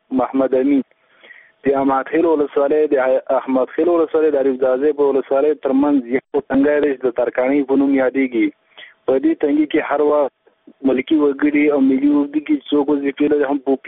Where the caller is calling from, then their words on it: Paktia, Afghanistan; د پکتیا وره در یو ځای ورسره نه خبرې کوم